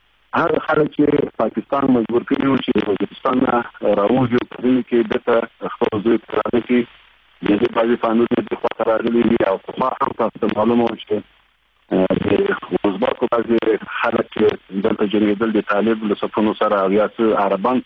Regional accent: Ghazni, Afghanistan; زه هم د غزنی سړی یم

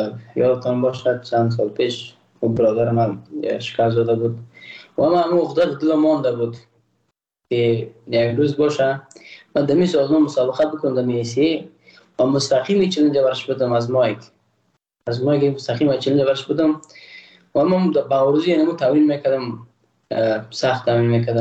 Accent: Afghanistan; ما یک افغان هستم

